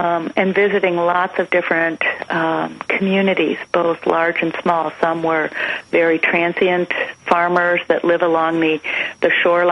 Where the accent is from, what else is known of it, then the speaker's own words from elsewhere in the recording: Minnesota, United States; You know, you and I come from Minnesota, and it's pretty healthy, and we live in a state, you know, we're known for our 10,000 lakes and 100,000 rivers and streams